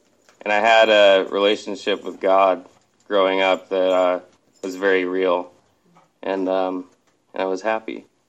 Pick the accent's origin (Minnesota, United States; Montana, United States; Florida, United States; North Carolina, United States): Montana, United States; Bigfork; now in Seattle, United States; I'm not from Seattle. I grew up in northwest Montana, a little town called Big Fork, which is right by Glacier. I am the son of a Lutheran minister, naturally, I ended up here.